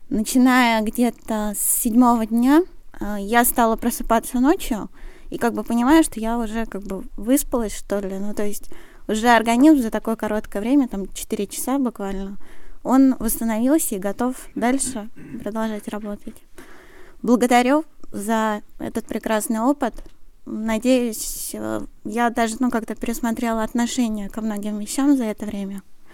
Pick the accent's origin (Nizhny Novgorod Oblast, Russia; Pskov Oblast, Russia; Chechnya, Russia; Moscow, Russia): Moscow, Russia; я из Москвы.